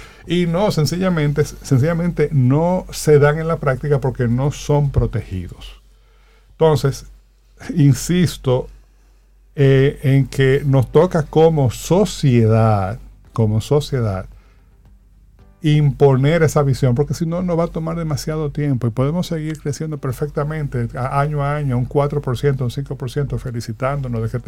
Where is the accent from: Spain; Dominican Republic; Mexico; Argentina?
Dominican Republic; Nosotros como sociedad dominicana no lo concebimos así